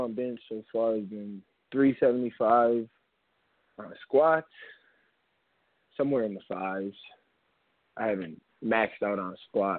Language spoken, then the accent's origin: English; Massachusetts, United States; Because growing up in Mass, that's all you really have is the weight room, because it's snowing most of the time out there